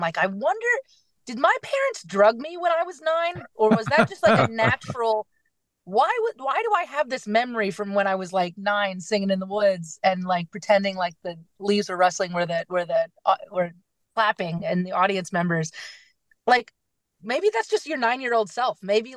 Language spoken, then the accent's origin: English; Hayes, London, United Kingdom; I'm from Hayes, you know.